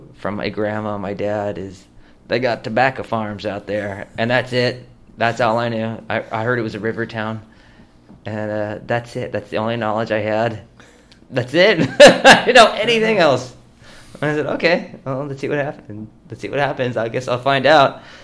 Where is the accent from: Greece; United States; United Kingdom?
United States; California; I'm from California playing country music.